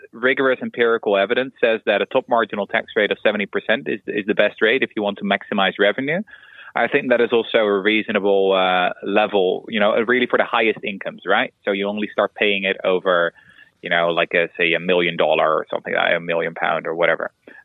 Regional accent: Netherlands; English is a second language; as I said, I'm from Holland

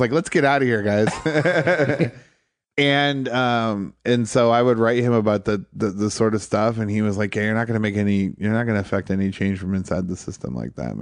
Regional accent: Toledo, Ohio, United States; I grew up in Toledo.

